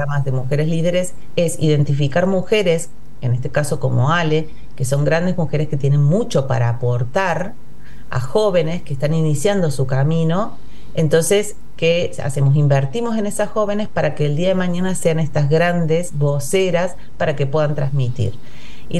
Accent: Córdoba, Argentina; accent: Córdoba; mi tonada no me iba a delatar nunca, que soy cordobesa

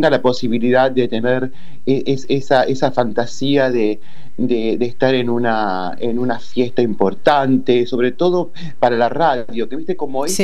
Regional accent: Rosario, Santa Fe, Argentina; now in Buenos Aires, Argentina; Bueno, Rosario, yo soy de Rosario. Me fui a vivir a la capital

